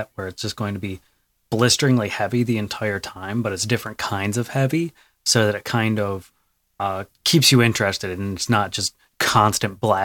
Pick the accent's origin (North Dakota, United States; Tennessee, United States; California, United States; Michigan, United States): Michigan, United States; I'm from Michigan. I can't help but hate on Ohio.